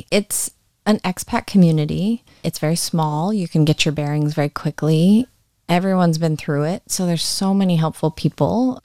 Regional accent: Seattle, Washington, United States; There's just really nothing to complain about other than the weather, but we're from Seattle, so.

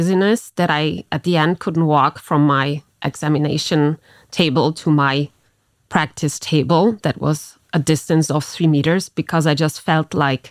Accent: Luxembourg; I went to European school, so I was always more used to the international multicultural environment. And I would rather say that I feel European. I'm Luxembourgish, I'm German, I'm Polish, and I really enjoy living in Luxembourg

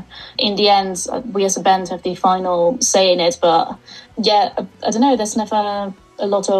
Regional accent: Seattle, Washington, United States; from Seattle, and you're listening to Today Radio.

